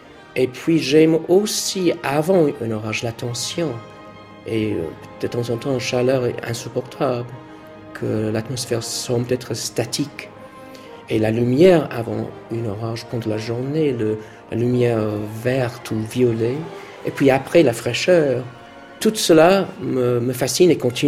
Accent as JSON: {"language": "French", "region": "London", "country": "United Kingdom", "tie": "born there", "second_language": "French", "said": "Je suis né à Londres le 31 janvier 60."}